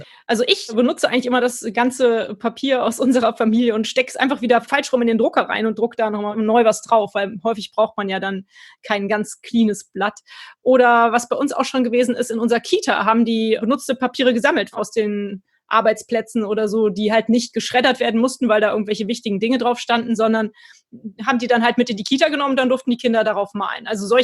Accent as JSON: {"language": "German", "town": "Cologne", "region": "North Rhine-Westphalia", "country": "Germany", "said": "weil ich als Kölner kannte die jetzt vorher nicht so."}